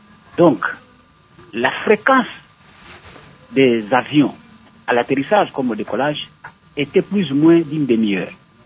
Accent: Boma, Kongo Central, DR Congo; Le premier, moi, j'ai grandi, je suis né et j'ai grandi à Boma, dans le Bas-Congo. J'ai étudié dans une école qu'on a appelée à l'époque colonie scolaire de Boma.

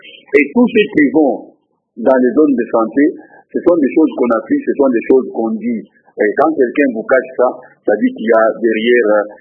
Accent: DR Congo; Je suis Congolais.

